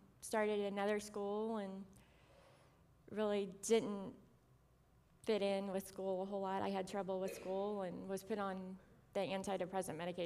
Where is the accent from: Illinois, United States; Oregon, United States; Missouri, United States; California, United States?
Missouri, United States; born there; I was born in Missouri in 1980.